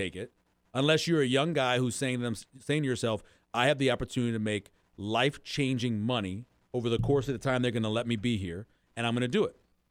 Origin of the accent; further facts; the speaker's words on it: the South, United States; As a Southerner, as a guy who grew up in the South the majority of my life, PJ Fleck's not flying.